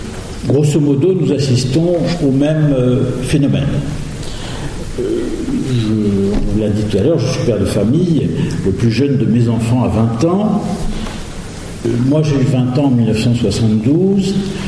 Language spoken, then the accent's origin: French; France; mon propos sera sans doute marqué par le fait que je suis français.